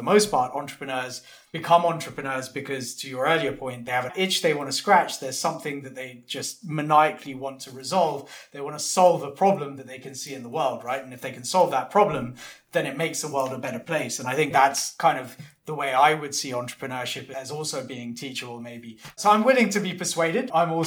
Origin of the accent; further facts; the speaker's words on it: Kenya; I'm from Kenya originally.